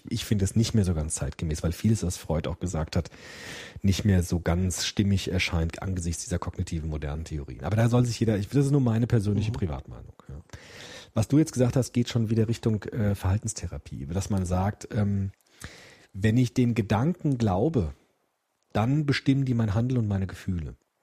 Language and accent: German; Frankfurt, Hesse, Germany; Frankfurt, mein Heimatdorf, ist ja jetzt so eine Art Negativbild geworden